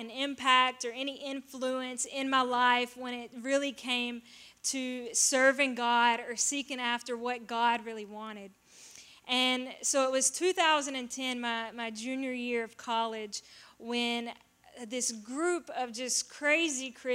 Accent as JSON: {"language": "English", "region": "the South", "country": "United States", "tie": "born or raised there", "said": "I grew up in the South, but in a very non-religious home."}